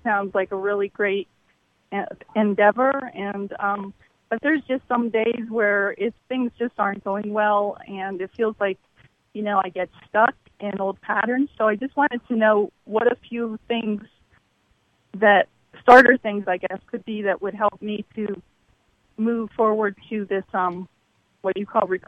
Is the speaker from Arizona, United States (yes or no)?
yes; Arizona, United States; I'm from Arizona.